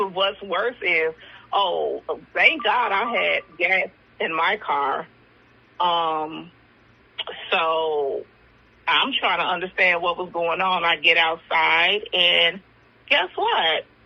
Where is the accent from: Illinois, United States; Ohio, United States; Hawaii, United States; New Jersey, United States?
Illinois, United States; Chicago; also born or lived in Gary; I'm from Chicago. I lived in Gary for some time, but then I left after high school. So, you know, I'm elsewhere now.